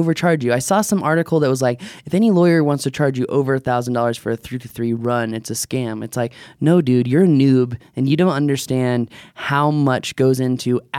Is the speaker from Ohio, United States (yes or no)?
no; Virginia, United States; And I grew up in Virginia, so I can say that.